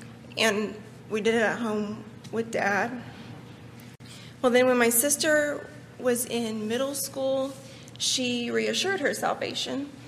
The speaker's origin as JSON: {"language": "English", "town": "Collinsville", "region": "Oklahoma", "country": "United States", "tie": "born or raised there", "lives_now": "Rogers, United States", "said": "We live in Rogers, and we're moving from Oklahoma. I'm an Okie. This is my first time to live outside of Oklahoma. But I was raised in a Christian home in Collinsville, Oklahoma."}